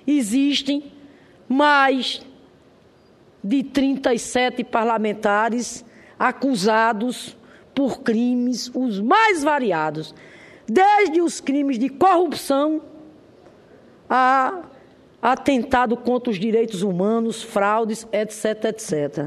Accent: Nova Palmeira, Paraíba, Brazil; born there; Eu nunca vou esquecer da cena de Nova Palmeira, a cidadezinha onde eu nasci.

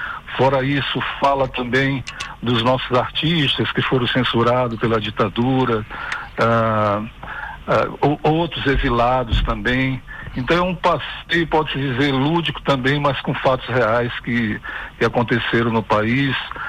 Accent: São Luís, Maranhão, Brazil; now in Rio de Janeiro, Brazil; eu sou de São Luís do Maranhão, né? Moro atualmente no Rio de Janeiro há 10 anos.

